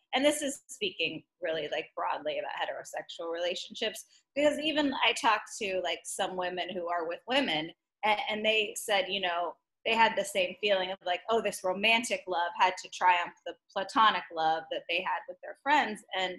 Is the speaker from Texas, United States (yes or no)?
yes; Texas, United States; I was raised in Texas, which is, you know, Southern values and traditions